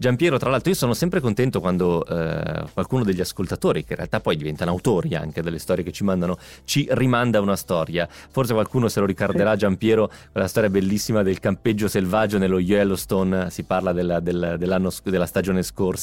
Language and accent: Italian; Novara, Piedmont, Italy; sarà che sono piemontese di Novara e mi sento vicino ai biellesi